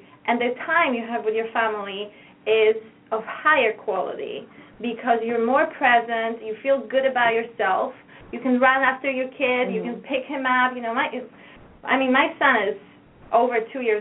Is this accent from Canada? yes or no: no; Poland